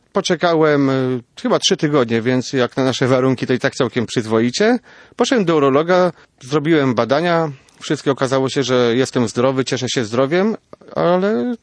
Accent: Gdańsk, Pomeranian Voivodeship, Poland; chociaż jesteśmy obydwoje z Gdańska

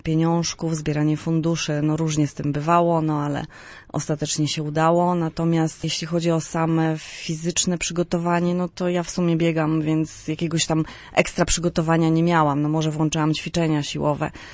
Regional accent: Słupsk, Pomeranian Voivodeship, Poland; also born or lived in Środa Wielkopolska; now in Wejherowo, Poland; Mieszkam obecnie w Wejherowie. Sprostowanie, Słupszczanka nie od urodzenia, bo urodziłam się w Środzie Wielkopolskiej.

